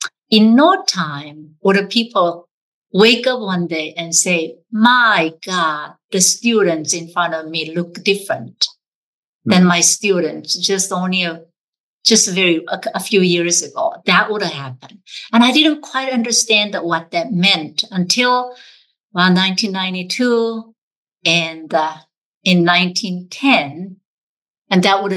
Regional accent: South Korea; English is a second language; moved away as an adult; now in United States; So about 40 years ago, I came to the US from South Korea. And I was about 5 days shy of becoming 25 years old.

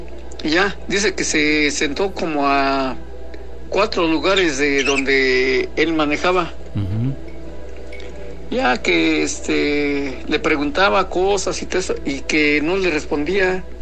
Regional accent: San Pedro Actopan, Mexico City, Mexico; Les voy a compartir algo de mi pueblo, San Pedro Actopan.

